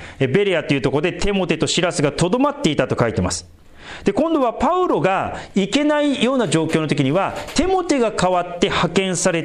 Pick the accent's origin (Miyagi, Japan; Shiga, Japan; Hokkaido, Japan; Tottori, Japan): Miyagi, Japan; Sendai; 私は高速バスで自分の実家戻りますよ、仙台にね。